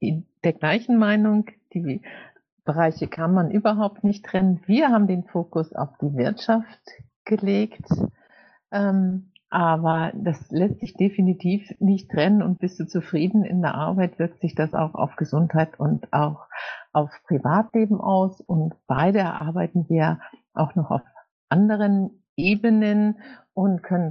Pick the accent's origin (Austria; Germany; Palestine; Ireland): Germany; Munich, Bavaria; Ja, ich bin aus München, aber den bayerischen Akzent, die bayerische Mundart beherrsche ich nicht. Ich lebe in München.